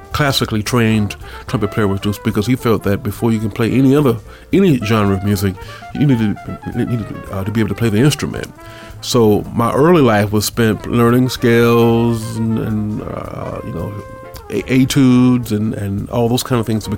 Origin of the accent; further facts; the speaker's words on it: Florida, United States; I grew up in Florida, and had a great high school band director named Bill Pyfrom, who was a very well-rounded musician.